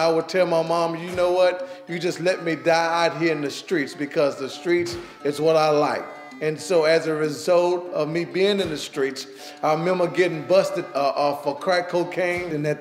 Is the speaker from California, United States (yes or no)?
no; Crosby, Texas, United States; I was born and raised in Crosby, Texas, in a family of 12, and I was the youngest.